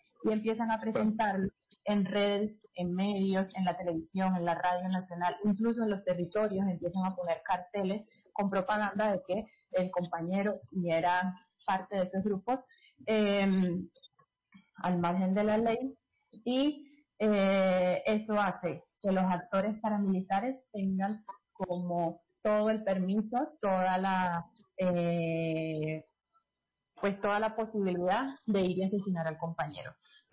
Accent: Caribbean Region, Colombia; porque yo soy caribeña

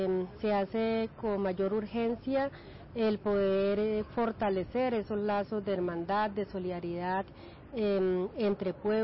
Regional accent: Arauca, Colombia; vengo del departamento de Arauca, de la región del Centro Oriente. Arauca está al oriente de Colombia, límites con la hermana República Bolivariana de Venezuela.

